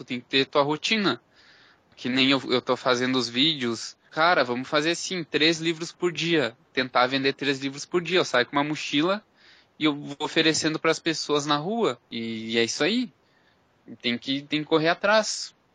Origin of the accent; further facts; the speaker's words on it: Capão da Canoa, Rio Grande do Sul, Brazil; Eu sou de Capão da Canoa, isso daria muito caro pra mim, por exemplo.